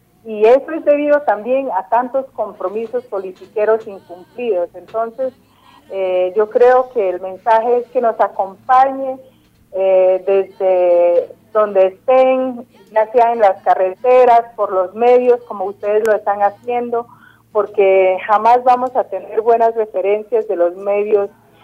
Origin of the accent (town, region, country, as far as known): Colombia